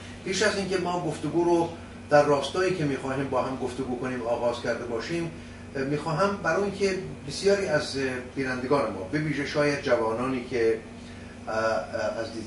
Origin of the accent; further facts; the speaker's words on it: Iran; now in Australia; 7 سال پس از این که من از ایران بیرون آمدم به استرالیا